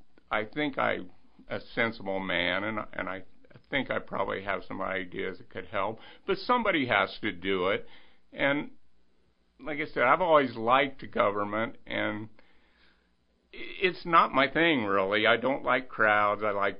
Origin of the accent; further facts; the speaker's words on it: Denver, Colorado, United States; moved away as an adult; Well, I grew up mostly in the Denver area